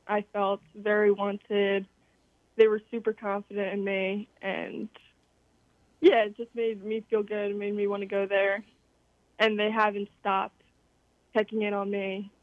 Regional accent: Collegeville, Pennsylvania, United States; Collegeville.

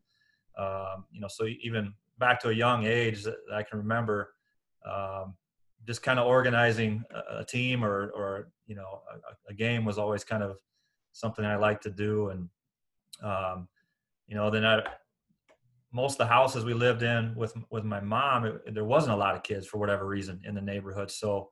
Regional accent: Des Moines, Iowa, United States; So I grew up in Des Moines, born and raised there.

